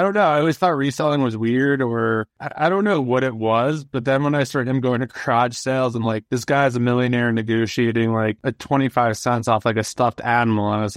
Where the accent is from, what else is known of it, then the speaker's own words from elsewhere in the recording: New York, United States; And then I'm originally from New York. I live in Pennsylvania right now.